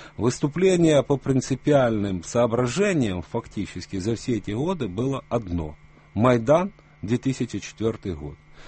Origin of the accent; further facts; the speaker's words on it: Mykolaiv, Mykolaiv Oblast, Ukraine; в Николаеве оно стоило в моем родном городе 5 рублей